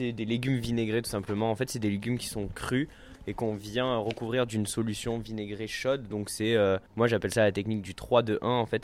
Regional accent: Provence-Alpes-Côte d'Azur, France; je viens du Vaucluse

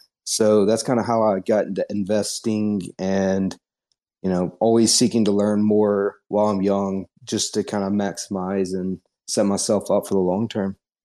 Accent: Louisiana, United States; So I'm from North Louisiana. I grew up in a really rural, pretty poor area in Louisiana.

